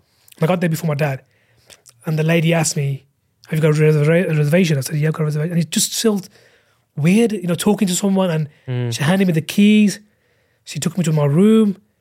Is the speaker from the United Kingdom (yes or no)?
yes; London, United Kingdom; We're from London, this and that, blah, blah, blah.